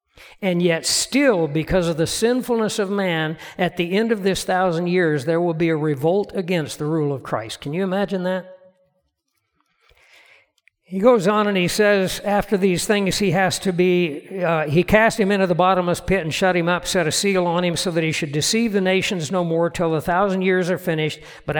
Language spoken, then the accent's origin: English; United States; To me, to say that I am American means something.